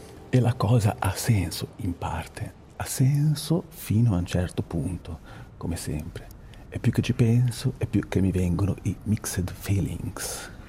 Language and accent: Italian; Camogli, Liguria, Italy; Io sono di Camogli, tra l'altro.